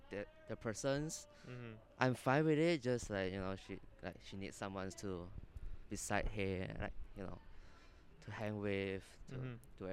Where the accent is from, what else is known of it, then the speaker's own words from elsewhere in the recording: Malaysia; English is a second language; moved away; I'm from Malaysia.